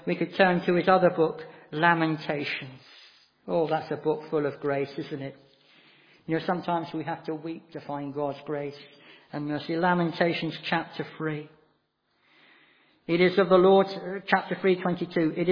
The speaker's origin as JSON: {"language": "English", "region": "South West England", "country": "United Kingdom", "tie": "born or raised there", "said": "I was brought up in North Devon, and I was converted as a teenager in the 1960s."}